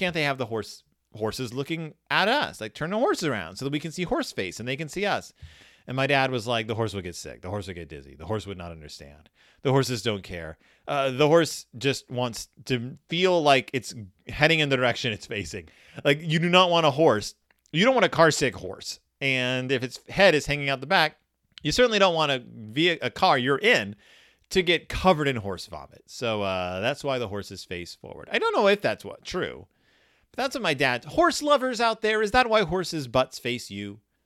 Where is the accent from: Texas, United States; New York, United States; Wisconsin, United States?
Texas, United States; When I was a kid, I mean, I grew up in Texas.